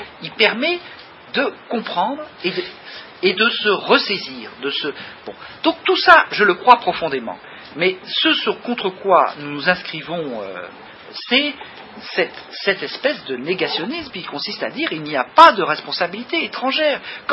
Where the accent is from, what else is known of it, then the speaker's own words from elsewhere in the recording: France; Moi, je suis un Français ordinaire. J'avais pas tout à fait 20 ans en 62